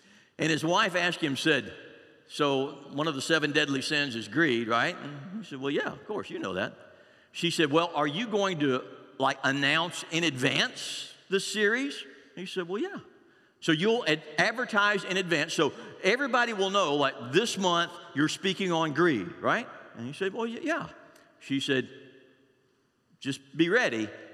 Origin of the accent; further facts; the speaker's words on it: Uganda; I grew up in Uganda and I was a part of one of the churches there that y'all helped make happen.